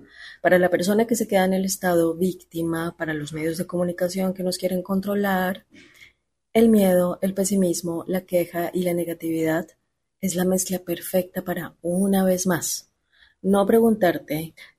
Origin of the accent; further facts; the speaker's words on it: Colombia; now in Argentina; Yo vivo en Argentina. Yo soy colombiana y vivo en Argentina.